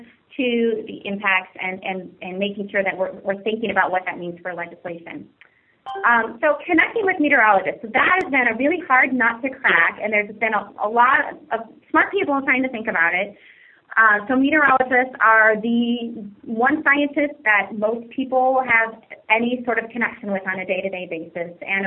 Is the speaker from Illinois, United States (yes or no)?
yes; Chicago, Illinois, United States; I'm from Chicago, and I love that we're saying Chicagoland.